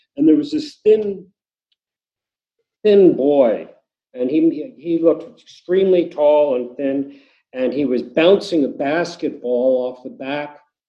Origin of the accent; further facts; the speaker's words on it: California, United States; we're from California, and I thought, earthquake, oh my gosh.